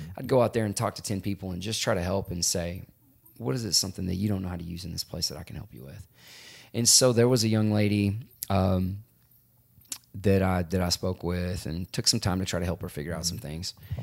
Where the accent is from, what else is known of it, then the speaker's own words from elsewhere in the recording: Texas, United States; We moved around a lot, but home base was always East Texas because of my grandmother's ranch.